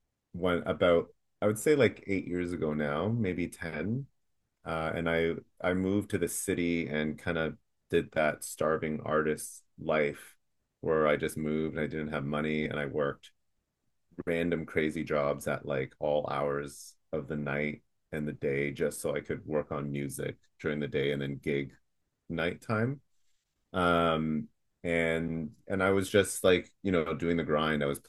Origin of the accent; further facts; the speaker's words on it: Mississauga, Ontario, Canada; also born or lived in Hong Kong; I'm a indie folk artist. That I'm originally from Hong Kong. That's where I was born, and I grew up in Mississauga, Ontario, so just outside of Toronto.